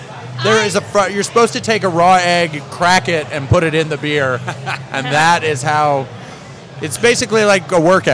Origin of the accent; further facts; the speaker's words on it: St. Louis, Missouri, United States; I have a buddy from high school. We're both from St. Louis